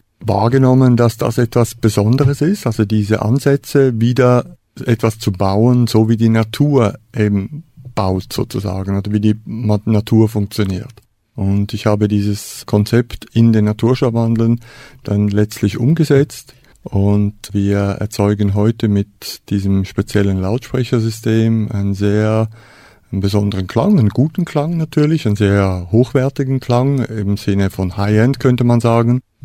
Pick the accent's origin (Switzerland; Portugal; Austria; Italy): Switzerland; now in Germany; Ja, ich bin Schweizer, habe auch noch meinen Schweizer Pass natürlich. Und fühle mich aber sehr wohl in Deutschland, bin schon sehr lange da.